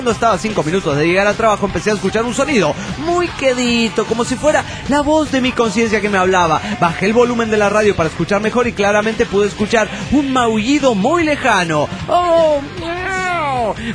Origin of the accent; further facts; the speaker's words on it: Mexico City, Mexico; now in Toluca, Mexico; del DF mexicano.